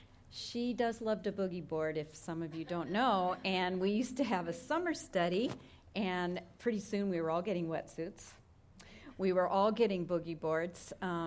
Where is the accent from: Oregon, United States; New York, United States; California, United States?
California, United States; Alhambra; also born or lived in Huntington Beach; I was born in Alhambra, California. I lived there till I was 13, and my parents moved to Huntington Beach, which was just bean fields at the time, and oil derricks.